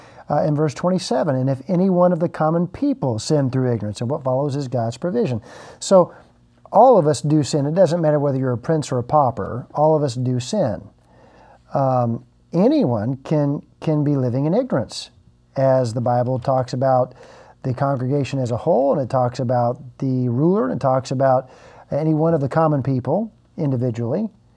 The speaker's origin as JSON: {"language": "English", "country": "United States", "said": "Now, I'm not a soccer player. I'm an American."}